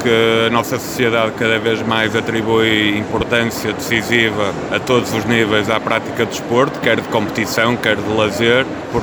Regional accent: Porto, Portugal; now in Maia, Portugal; Vim para a Maia cerca de 10 anos, sou natural do Porto

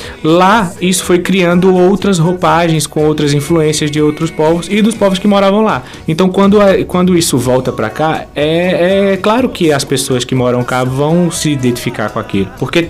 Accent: Caruaru, Pernambuco, Brazil; E lá de onde eu venho, que é do Nordeste, lá de Caruaru, é a terra do forró.

